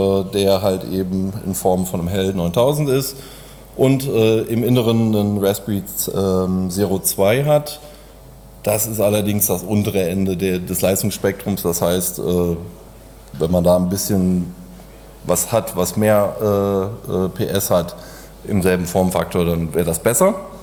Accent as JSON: {"language": "German", "town": "Cologne", "region": "North Rhine-Westphalia", "country": "Germany", "said": "Ich komme aus Köln"}